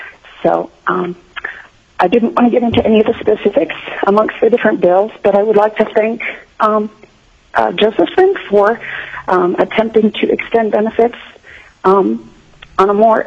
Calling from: Glen Allen, Virginia, United States; I'm calling from Glen Allen.

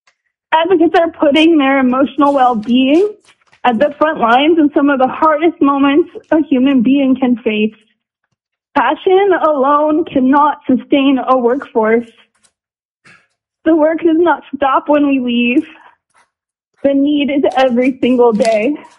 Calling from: Sitka, Alaska, United States; I'm calling from Sitka, where I serve as the shelter manager at Sitkins Against Family Violence.

